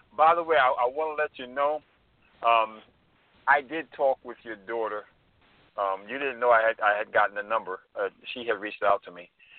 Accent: New York, United States; He was born and raised in New York, as I was, in and out of prison.

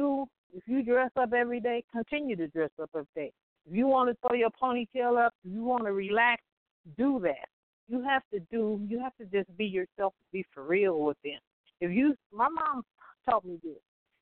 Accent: Compton, California, United States; we grew up in Compton.

